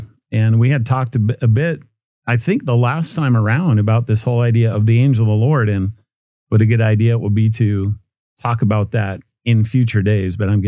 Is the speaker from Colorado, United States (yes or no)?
yes; Gunbarrel, Colorado, United States; especially in crazy leftist Colorado, it'd be awesome to say we're from Gun Barrel.